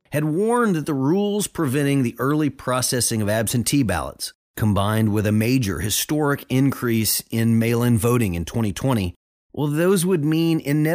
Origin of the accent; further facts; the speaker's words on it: Tennessee, United States; Contrast that with, say, my home state of Tennessee.